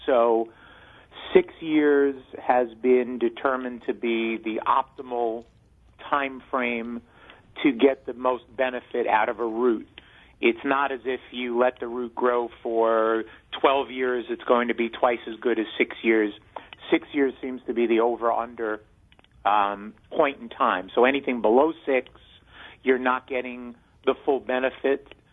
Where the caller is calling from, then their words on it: Fort Lee, New Jersey, United States; I am calling you from the Korea Ginseng Corporation East Coast Hub in Fort Lee, New Jersey.